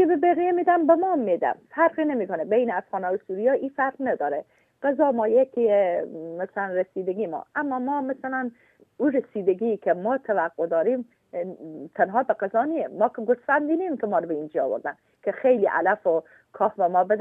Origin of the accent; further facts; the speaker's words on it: Herat, Afghanistan; moved away; من از افغانستان از هرات آمدم.